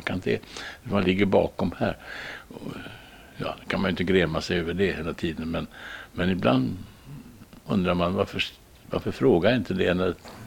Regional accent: Stockholm, Stockholm County, Sweden; now in London, United Kingdom; Jag är ju stockholmare och svensk på det sättet. Men det är klart att jag har ju bott in mig här, så jag känner mig ganska hemma här. Det gör jag ju. Men jag känner mig inte som någon londoner eller någon engelsman.

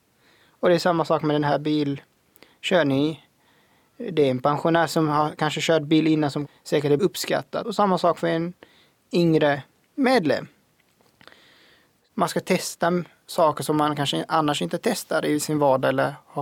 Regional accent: Iraq; Jag kommer från Irak.

